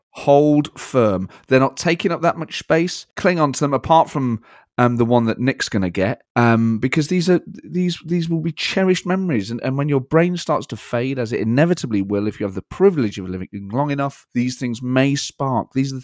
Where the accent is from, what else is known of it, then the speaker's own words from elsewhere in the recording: Nottingham, East Midlands, United Kingdom; accent: Nottingham; My Nottingham accent is definitely stronger when I've just been to Nottingham. It's like it recharges.